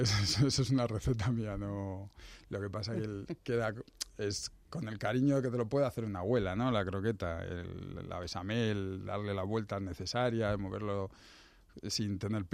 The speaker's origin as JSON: {"language": "Spanish", "town": "Madrid", "region": "Community of Madrid", "country": "Spain", "said": "somos madrileños todos. Y nos juntábamos la familia, teníamos todos en un pueblo de Toledo, que se llama Escalona."}